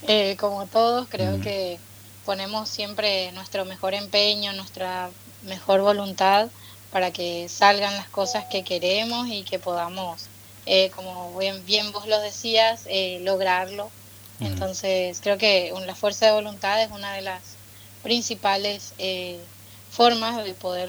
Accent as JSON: {"language": "Spanish", "country": "Paraguay", "lives_now": "Posadas, Argentina", "said": "yo soy de Paraguay, actualmente vivo acá en Posadas Misiones, desde que comencé la universidad, vivo acá"}